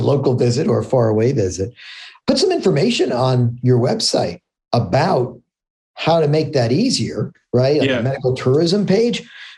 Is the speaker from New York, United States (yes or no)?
yes; New York City, New York, United States; I grew up in New York City. It's the same conversation about going borough to borough.